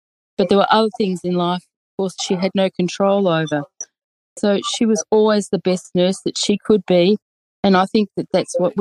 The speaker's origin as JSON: {"language": "English", "country": "Australia", "said": "without many of the items that we as Australian nurses take for granted."}